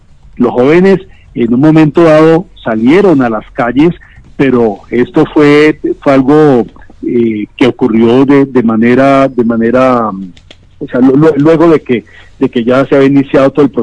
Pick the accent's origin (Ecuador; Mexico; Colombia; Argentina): Colombia; Cali, Valle del Cauca; yo sí creo que como caleño y la mayoría de los caleños